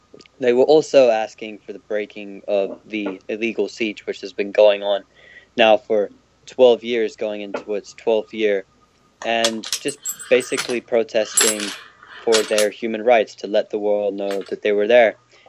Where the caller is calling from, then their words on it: Leicester, East Midlands, United Kingdom; I'm currently in the United Kingdom in Leicester at this moment, but I'm doing well.